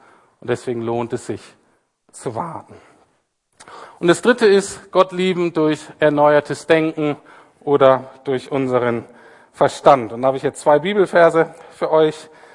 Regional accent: Bremen, Germany; Ich komme ja so aus Bremen, so ein bisschen auch an der Küste.

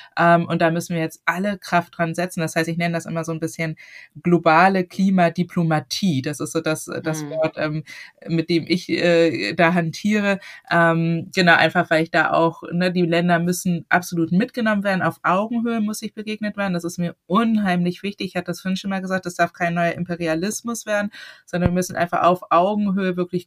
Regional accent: Hamburg, Germany; ich bin nun in Hamburg aufgewachsen. Das ist eine relativ große, weltoffene Stadt. Dennoch war ich in meiner Klasse das einzige schwarze Kind.

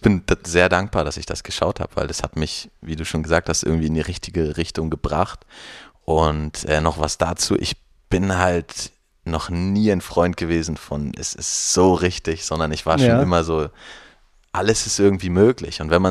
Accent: Mecklenburg-Vorpommern, Germany; Ich bin in einer kleinen Stadt aufgewachsen in Mecklenburg-Vorpommern

